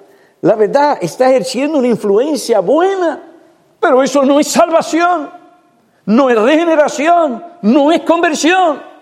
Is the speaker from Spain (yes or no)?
no; United States; Y yo soy americano.